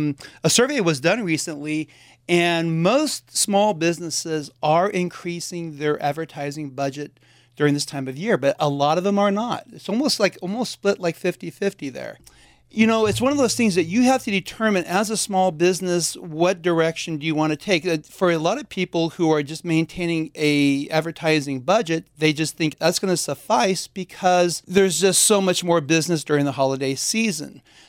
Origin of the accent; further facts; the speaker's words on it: Santa Rosa, California, United States; I am originally from Santa Rosa.